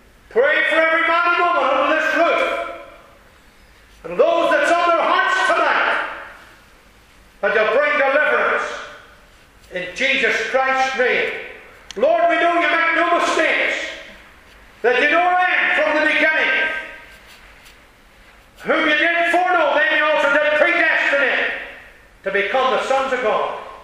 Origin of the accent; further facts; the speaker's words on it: Northern Ireland, United Kingdom; Well, my accent. And you know, if you're from Northern Ireland here, you don't think you have an accent, you go somewhere. Then you need a three interpreters. We talk quick, you know, in this country.